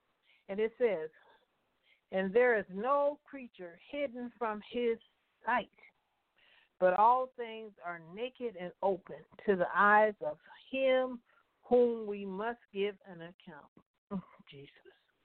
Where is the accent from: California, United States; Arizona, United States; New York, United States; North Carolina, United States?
California, United States; Compton; I remember when we was growing up in Compton and going out to parties.